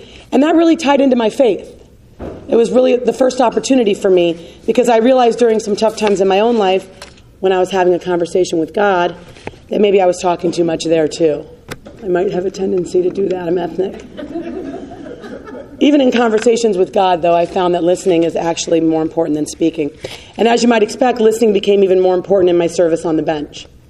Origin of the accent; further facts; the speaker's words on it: Akron, Ohio, United States; I grew up here in Akron. Four siblings, a mom and dad.